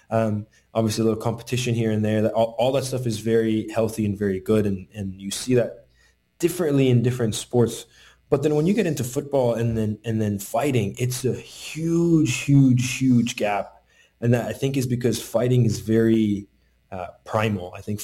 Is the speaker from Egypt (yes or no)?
yes; Egypt; I'm from Egypt originally